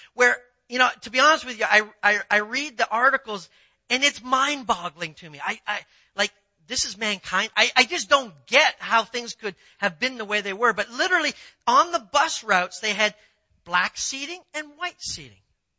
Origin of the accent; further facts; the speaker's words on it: Canada; I'm a Canadian. I'm not even supposed to know this.